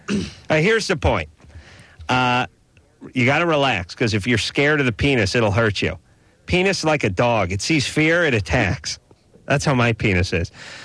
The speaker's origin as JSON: {"language": "English", "town": "North Hollywood", "region": "California", "country": "United States", "said": "Yeah, I'm from North Hollywood. our adage is that hobo won't vomit on the mattress."}